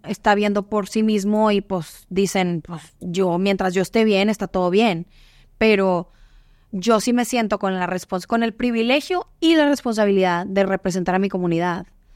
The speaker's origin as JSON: {"language": "Spanish", "town": "Monterrey", "region": "Nuevo León", "country": "Mexico", "tie": "born or raised there", "moved": "as an adult", "lives_now": "United States", "said": "soy de Monterrey. No es como que no soy mexicoamericana, o sea, yo soy 100% mexicana, nacida y crecida en México y pues llevo poco tiempo en Estados Unidos relativamente."}